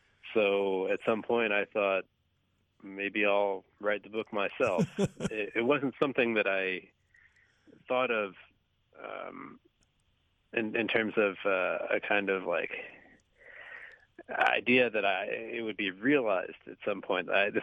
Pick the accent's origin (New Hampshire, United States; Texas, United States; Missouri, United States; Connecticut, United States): Connecticut, United States; West Hartford; when I was a young saxophone player growing up in West Hartford, Connecticut